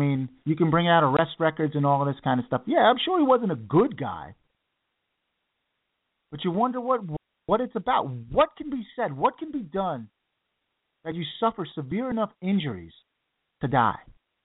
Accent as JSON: {"language": "English", "town": "New York City", "region": "New York", "country": "United States", "tie": "born or raised there", "said": "It's like growing up in New York, it was a little bit different"}